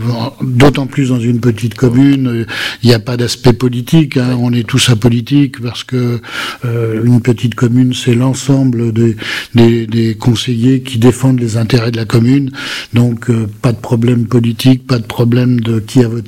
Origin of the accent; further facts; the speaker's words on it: Toulon-sur-Allier, Auvergne-Rhône-Alpes, France; Je suis natif de Toulon-sur-Allier